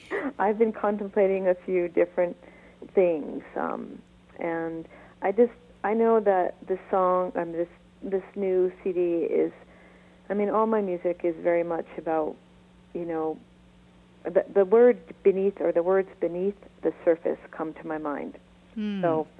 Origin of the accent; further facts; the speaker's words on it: New England, United States; I'm originally from New England, where it's very humid, and so here it's really dry